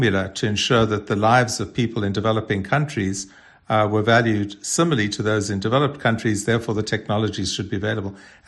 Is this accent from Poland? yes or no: no; South Africa; I'm from South Africa.